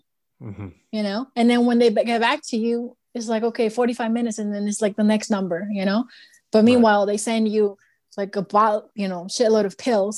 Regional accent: Peru; English is a second language; When we grew up in Peru, I lived in the 90s, where Peru was written with terrorist organizations.

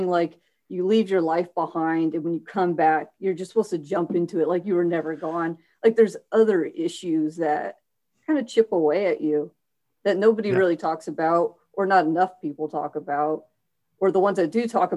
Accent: California, United States; And I was a surfer kid because I grew up in Central California.

